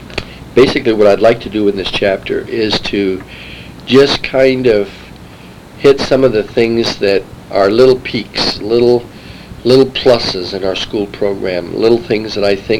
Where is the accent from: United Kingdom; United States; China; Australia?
China; My parents were missionaries with the China Inland Mission. And they were married in China. And I was raised on the mission field.